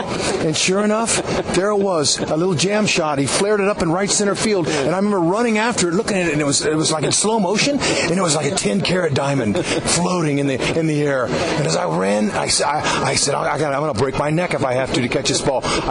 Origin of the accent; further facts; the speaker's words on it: Fresno, California, United States; I was from Bullard High School in Fresno